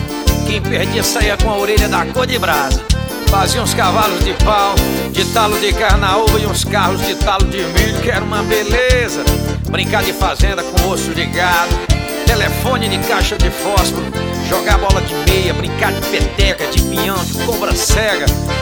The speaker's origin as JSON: {"language": "Portuguese", "town": "Patos", "region": "Paraíba", "country": "Brazil", "tie": "born there", "also_born_or_lived": "Teresina / Floriano / Santo Inácio / Simplício Mendes", "said": "E como eu sinto saudade das cidades que morei: Teresina, Floriano, Santo Inácio, Simplício Mendes, Floresta, Patos, terra onde eu nasci."}